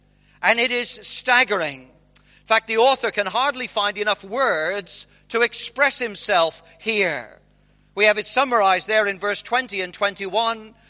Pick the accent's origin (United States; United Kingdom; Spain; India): United Kingdom; We are a complaining bunch, aren't we? As British people, it's kind of what we do for a hobby.